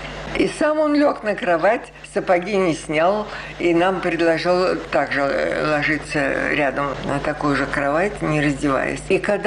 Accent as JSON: {"language": "Russian", "region": "Moscow", "country": "Russia", "said": "Мы командировочные, мы из Москвы."}